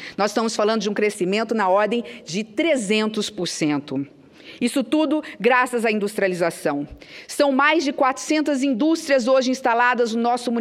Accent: Três Lagoas, Mato Grosso do Sul, Brazil; reencontrar o território de minha infância e também para devolver um pouco do muito que recebi da minha terra. Foi então que Três Lagoas me propiciou sair dos livros que havia lido

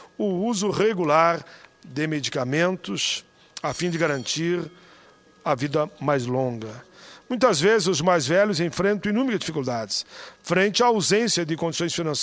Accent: Caxias do Sul, Rio Grande do Sul, Brazil; natural da minha cidade natal, Caxias do Sul, embora recebi o título já de cidadão de Canoas. Mas nasci em Caxias.

